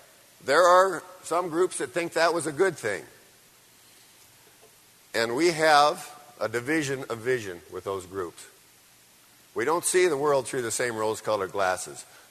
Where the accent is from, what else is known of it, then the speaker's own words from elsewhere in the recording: Montana, United States; I'm from Montana, and we've got a lot of old ranches in Montana, so I thought, till I went to Florida.